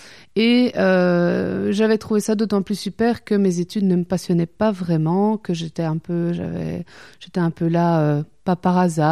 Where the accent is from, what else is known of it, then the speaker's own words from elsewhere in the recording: Belgium; j'ai 37 ans, je suis belge, je viens de Belgique, je parle français, un peu néerlandais et un peu anglais, et j'habite à Bruxelles.